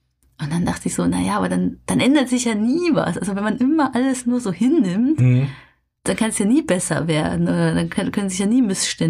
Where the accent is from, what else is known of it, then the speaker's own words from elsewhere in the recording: Germany; also born or lived in Japan; Je länger man natürlich in einem Land wohnt, desto mehr findet man vielleicht auch als Deutscher, über das man sich gerne aufregt.